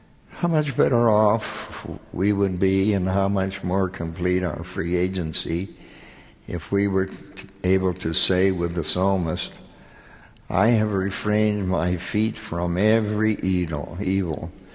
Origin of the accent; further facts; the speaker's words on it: Cottonwood, Utah, United States; When I was growing up in the Cottonwood area of Salt Lake County, it was a rural part of the valley.